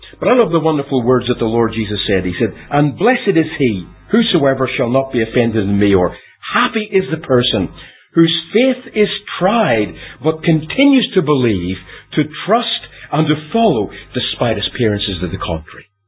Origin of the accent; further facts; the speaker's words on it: Christchurch, Canterbury, New Zealand; moved away; also born or lived in Australia; When I was young, I was brought up in Christchurch, actually, or I came into Assembly Fellowship, actually, in Christchurch, New Zealand. Then we moved to Australia.